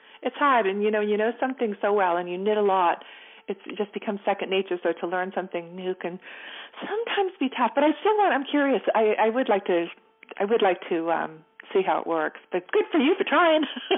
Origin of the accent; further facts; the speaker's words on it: Massachusetts, United States; also born or lived in London, United Kingdom; when I grew up in Massachusetts